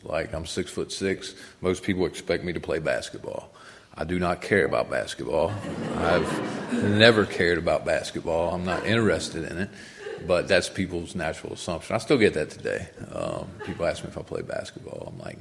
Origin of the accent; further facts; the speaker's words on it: Floyd, Virginia, United States; also born or lived in Roanoke; When I was 2.5 years old, I got adopted by a school teacher and a postal worker from Floyd County, and that's where I was raised, was in Floyd.